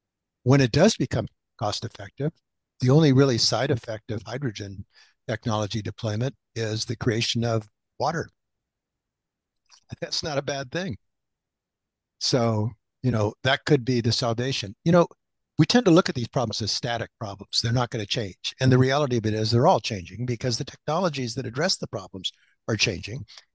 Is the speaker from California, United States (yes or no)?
yes; Fairfax, California, United States; I grew up in Fairfax, California. It's in Marin County, and it's about 10 miles from the major freeway artery.